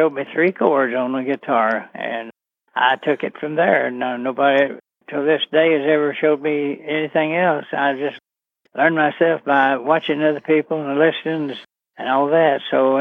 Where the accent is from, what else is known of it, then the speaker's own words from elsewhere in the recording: Hyden, Kentucky, United States; I was born there in Hyden, but we actually moved over on what they call a Thousand Sticks, which is 4 miles across a mountain.